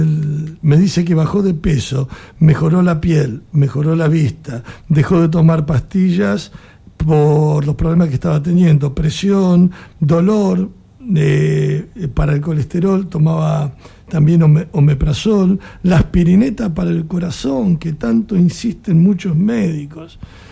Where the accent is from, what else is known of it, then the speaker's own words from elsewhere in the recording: Argentina; somos argentinos, somos todo terreno nosotros, somos todo terreno.